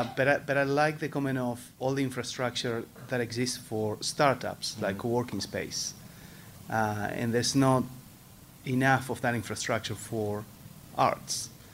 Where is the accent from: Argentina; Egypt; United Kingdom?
Argentina; I'm originally from Argentina